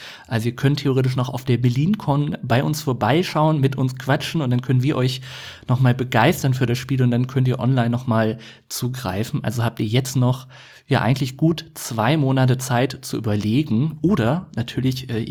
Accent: Oldenburg, Lower Saxony, Germany; Ich komme ja aus Oldenburg, da ist Dortmund nicht allzu weit weg.

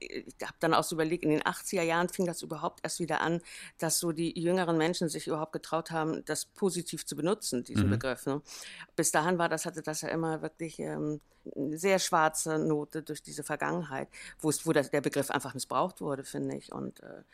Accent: Hamburg, Germany; wo man herkommt, wo man geboren und aufgewachsen ist, dann ist Hamburg meine Heimat.

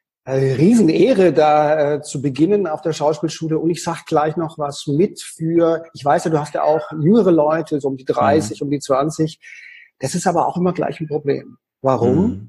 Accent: Konstanz, Baden-Württemberg, Germany; also born or lived in Paris; Ich komme ursprünglich aus Konstanz am Bodensee und habe dann in Paris kurz studiert.

